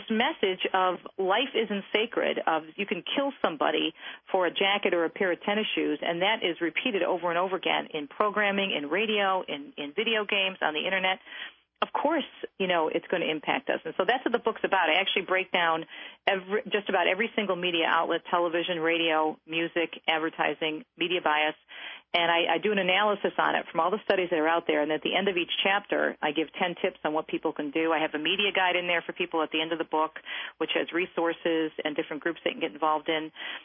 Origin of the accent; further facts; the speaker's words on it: Michigan, United States; across my home state of Michigan.